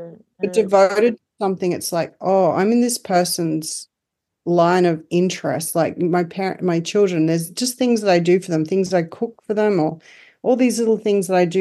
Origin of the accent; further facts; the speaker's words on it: Northern Territory, Australia; I mean, I grew up in the Northern Territory.